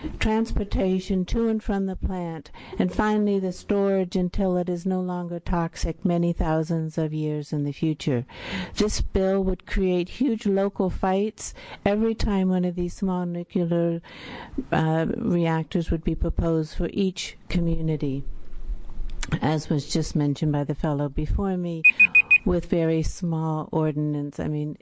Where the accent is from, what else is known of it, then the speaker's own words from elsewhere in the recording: Jewell, Oregon, United States; I'm from Clatsop County, Jewell, Oregon.